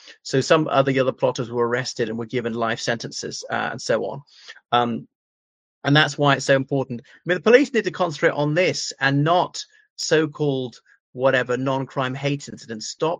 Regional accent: Ireland; now in United Kingdom; Now, I'm Irish, And you may know in the United Kingdom of the 70s to the 90s, most of the terrorists were Irish

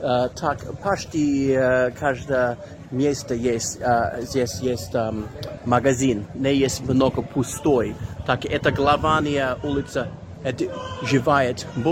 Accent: Ireland; Russian is a second language; now in England, United Kingdom; я из Ирландии. И я сейчас в Целло Эгом, это маленький Целло в Англии. И есть 6000 жителей.

